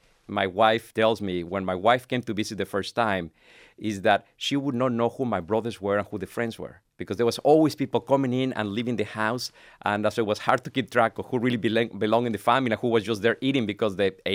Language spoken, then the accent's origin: English; Monterrey, Nuevo León, Mexico; Monterrey is a large town. It's probably the second or third largest city in Mexico.